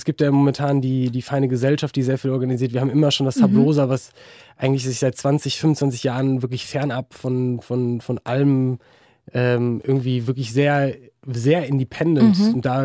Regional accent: Dortmund, North Rhine-Westphalia, Germany; Dortmund ist sehr schön und ist eigentlich irgendwie auch meine Heimat.

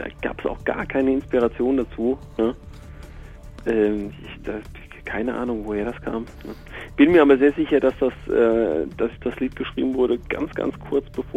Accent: Bavaria, Germany; Ja, ich bin ja Bayer, ich bin ja quasi halbe Österreicher.

